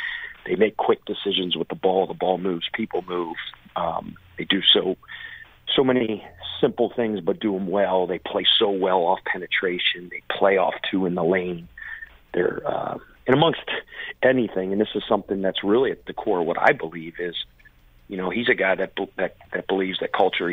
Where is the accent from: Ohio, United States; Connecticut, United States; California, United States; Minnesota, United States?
Ohio, United States; Cincinnati; I'm a baseball guy. I'm from Cincinnati.